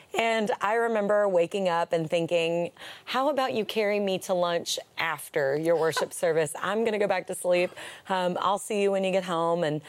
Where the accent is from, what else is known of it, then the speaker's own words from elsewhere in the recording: the South, United States; So I grew up in the South, and we grew up kind of around the church